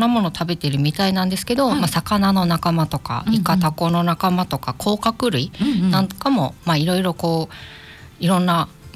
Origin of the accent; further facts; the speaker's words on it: Kagawa, Japan; 香川県です。